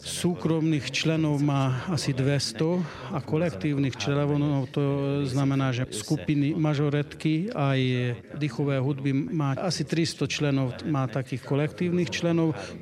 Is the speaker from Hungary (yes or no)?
yes; Hungary; Slovak is a second language; U nás v Maďarsku